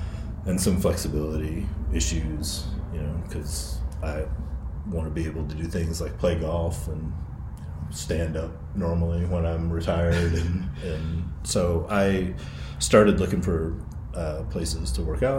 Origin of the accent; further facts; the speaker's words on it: Southeast, United States; now in New Mexico, United States; The first thing was I just mentioned that I'm from the Southeast, and typically when I go back home, I usually come back to New Mexico with some motivation to do something healthy.